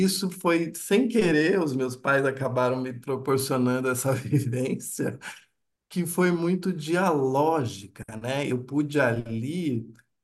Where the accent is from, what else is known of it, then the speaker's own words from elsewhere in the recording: Itu, São Paulo, Brazil; eu sou do interior de São Paulo, sou de uma cidade que se chama Itu